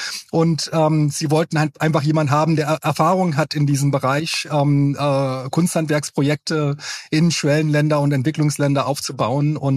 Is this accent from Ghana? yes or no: yes; Kumasi, Ashanti, Ghana; Und ich bin ja in Kumasi groß geworden. Das ist eigentlich die zweitgrößte Stadt Ghanas und eigentlich die Heimat der der Ashanti